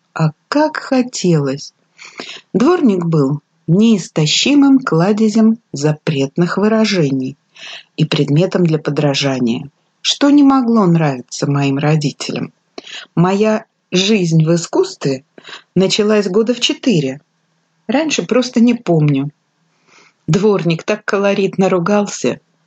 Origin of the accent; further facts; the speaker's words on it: Taganrog, Rostov Oblast, Russia; born there; Но родила не в Москве, а в Таганроге. Замечательный город. К тому же быть землячкой Чехова почетно.